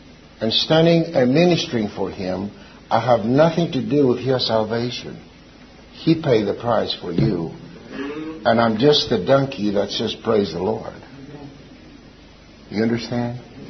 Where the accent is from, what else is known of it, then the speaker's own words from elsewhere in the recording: Athens, Attica, Greece; I was born in Athens, only about 10 minutes or 5 minutes walking distance from Mars Hill. Mars Hill was my playground.